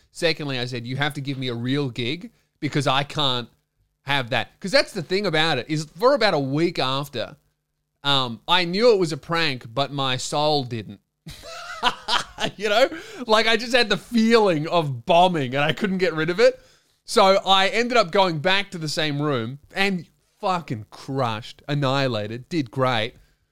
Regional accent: Melbourne, Victoria, Australia; This is like the first gig in Melbourne in my hometown since the surgery.

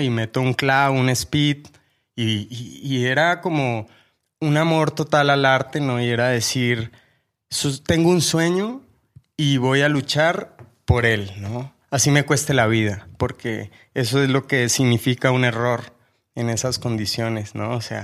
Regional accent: Colombia; no soy mexicano, yo soy colombiano, y crecí en el campo hasta mis 15 años

